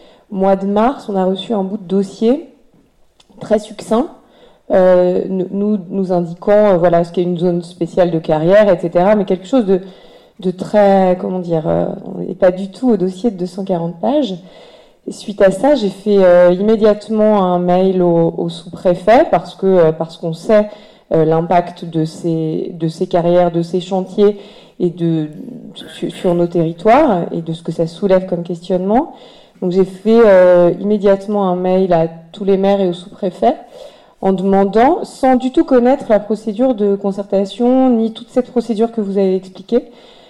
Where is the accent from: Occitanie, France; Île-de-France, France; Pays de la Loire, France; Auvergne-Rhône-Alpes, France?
Auvergne-Rhône-Alpes, France; pourtant je suis savoyarde, hein, donc évidemment qu'on défend les entreprises savoyardes